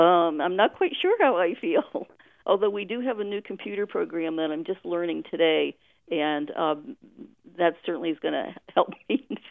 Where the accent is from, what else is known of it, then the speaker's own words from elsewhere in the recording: Berlin, New Hampshire, United States; So I moved back to Berlin, which is my hometown.